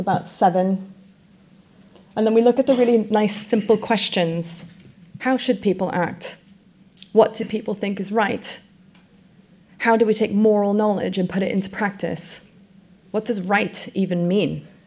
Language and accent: English; United States; now in United Kingdom; because I grew up in the United States and I've moved here and I'm watching the American eyeballing of the NHS with great interest because I've lived it.